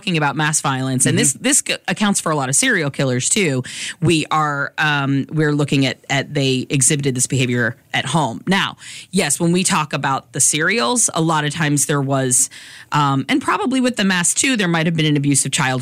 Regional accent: Gainesville, Florida, United States; But I grew up in Gainesville, Florida, and I lived through both Bundy and Danny Rowling.

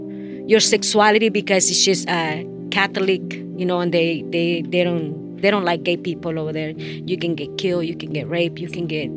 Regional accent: El Progreso, Yoro, Honduras; from Honduras, 44 years old.

